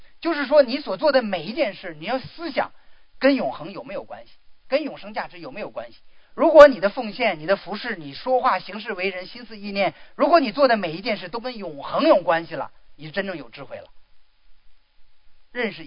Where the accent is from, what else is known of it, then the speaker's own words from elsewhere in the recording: China; 你是中国人，我是中国人，你爱中国吗？